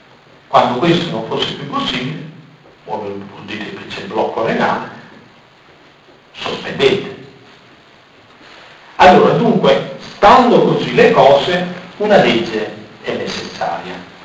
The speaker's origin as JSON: {"language": "Italian", "town": "Naples", "region": "Campania", "country": "Italy", "said": "Quindi, a Napoli, io sono napoletano, a Napoli si direbbe corrotto e mazziato."}